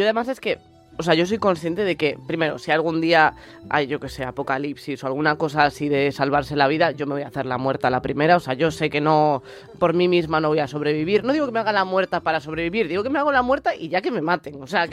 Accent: A Coruña, Galicia, Spain; yo soy de Coruña

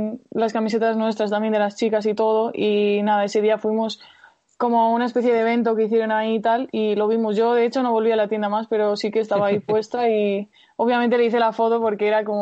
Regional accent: Spain; a mí como española eso no me gusta

